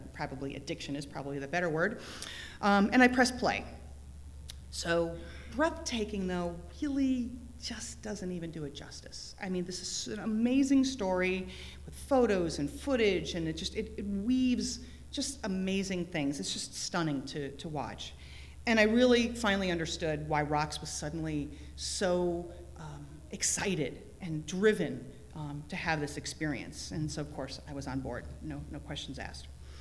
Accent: Connecticut, United States; I grew up in Connecticut, you know, it's part of, you know, Revolutionary War history.

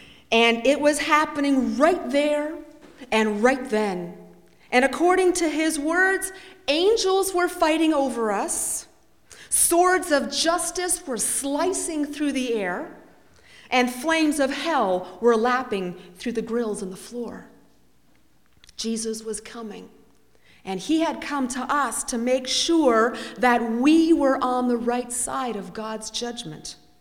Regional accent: Canada; I'm from Canada, and I spent most of my graduate studies in Toronto.

